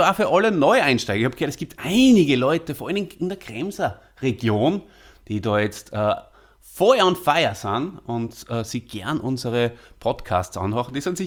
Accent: Salzburg, Austria; Ein waschechter Stierwascher, wie wir Salzburger ja bezeichnet werden.

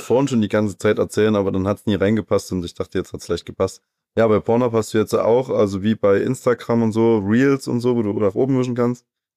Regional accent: Thuringia, Germany; Das ist ja wie Weider bei uns in Thüringen.

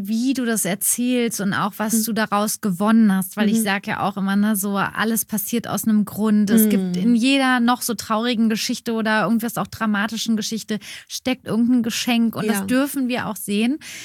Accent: Witten, North Rhine-Westphalia, Germany; die sind nach Witten in meine alte Heimat gefahren

